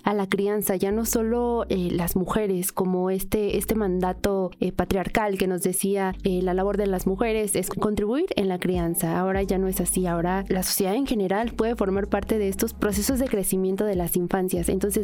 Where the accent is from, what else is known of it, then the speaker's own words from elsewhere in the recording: State of Mexico, Mexico; yo que soy del Estado de México